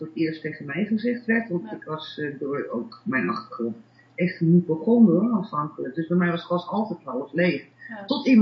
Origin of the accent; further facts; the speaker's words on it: Amsterdam, North Holland, Netherlands; En in Amsterdam, waar ik ben opgegroeid, was die schering een inslag in die tijd.